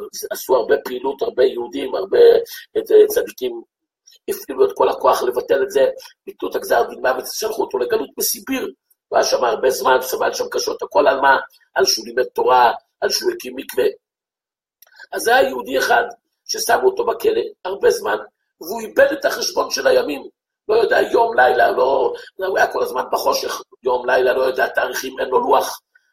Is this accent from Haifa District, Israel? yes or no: no; Jerusalem, Jerusalem District, Israel; אני גרתי בתור ילד בשכונת בית וגן ברחוב ברויר